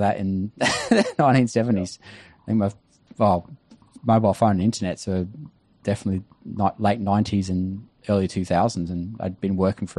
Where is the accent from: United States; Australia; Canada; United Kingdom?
Australia; Mount Isa, Queensland; Mount Isa growing up in the 1970s is definitely, and the early 80s is definitely different to what Mount Isa is like now.